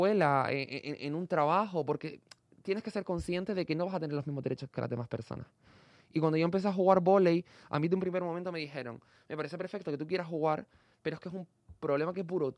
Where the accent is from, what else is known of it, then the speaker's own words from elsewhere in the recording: Canary Islands, Spain; vengo de una isla pequeña como Gran Canaria